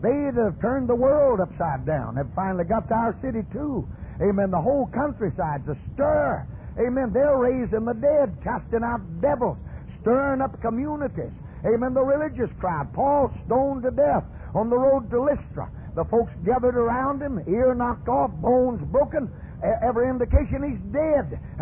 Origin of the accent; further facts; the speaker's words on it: Texas, United States; born there; also born or lived in Pacific; I was born in Texas. I grew up in the Pacific.